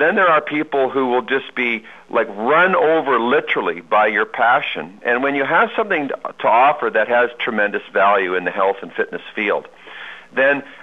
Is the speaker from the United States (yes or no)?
no; Calgary, Alberta, Canada; she's born and raised in Calgary, Alberta, like moi.